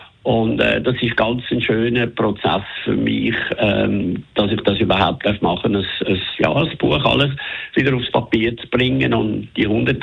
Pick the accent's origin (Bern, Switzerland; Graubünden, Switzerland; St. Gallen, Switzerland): St. Gallen, Switzerland; Stein; also born or lived in Zürich; Ich bin 1946 zwar in Zürich geboren, aber nachher, meine Eltern sind dann ins Toggenburg gezogen, Stein, Toggenburg.